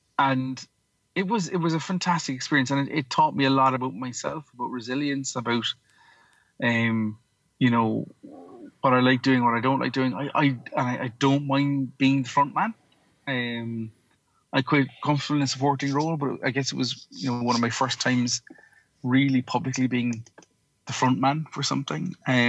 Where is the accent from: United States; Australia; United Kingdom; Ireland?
Ireland; Cork, Munster; And that work was not in my hometown of Cork.